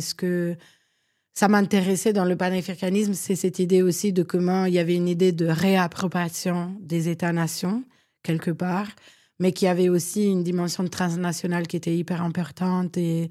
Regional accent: Ticino, Switzerland; also born or lived in Northern Italy; Je pense que j'ai une espèce de pudeur par rapport à là où j'ai grandi, qui est plutôt la Suisse italienne, l'Italie du Nord.

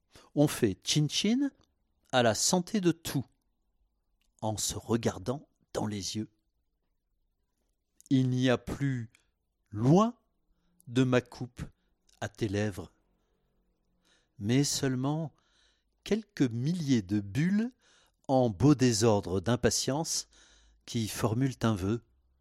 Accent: Marseille, Provence-Alpes-Côte d'Azur, France; also born or lived in Nevers; Je suis né à Nevers, mais rapidement j'ai rejoint Marseille où étaient mes parents. Et j'ai passé toute mon enfance à Marseille. Ensuite, je suis parti à Aix-en-Provence

